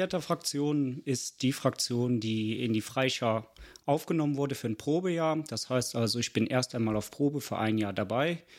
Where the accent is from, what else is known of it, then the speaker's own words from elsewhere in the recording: Krefeld, North Rhine-Westphalia, Germany; also born or lived in Tönisvorst; Ja, ich komme gebürtig nicht aus Lang, sondern aus Tönisforst. Bin dann in Krefeld aufgewachsen